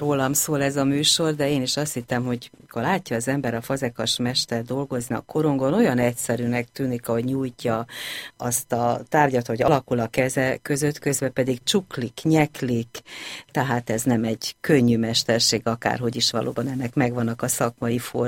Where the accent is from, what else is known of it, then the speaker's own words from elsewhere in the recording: Zala, Hungary; ők mindketten zalaiak, és én is Zalában, egy nagyon pici faluban töltöttem a gyermekkoromat